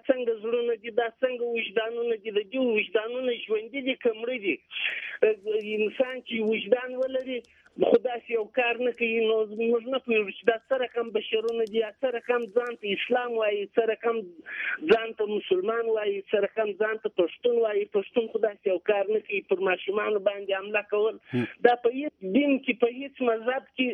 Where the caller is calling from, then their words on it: Kerman, Kerman Province, Iran; د ایران په کرمان کې یم، په جنوبي شرق کې.